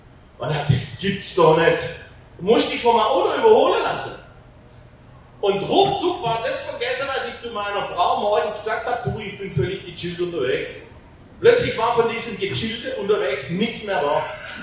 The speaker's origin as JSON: {"language": "German", "town": "Friolzheim", "region": "Baden-Württemberg", "country": "Germany", "said": "Nordschwarzwald, ich komme aus Friulsheim, das ist so am Nordschwarzwald, am Rand des Schwarzwaldes."}